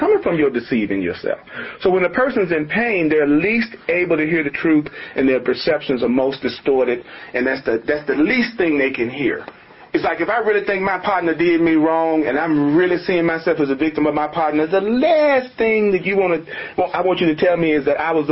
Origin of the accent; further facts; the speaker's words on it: the South, United States; I learned some great lessons growing up in the South in the 50s, 60s, and 70s.